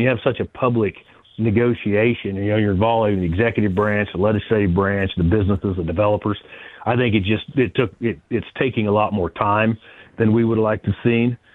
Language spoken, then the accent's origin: English; Wichita, Kansas, United States; You know, I'm from Wichita, and so for me, driving up to 119th and all or driving the Legends is 6-1, half a dozen the other for me.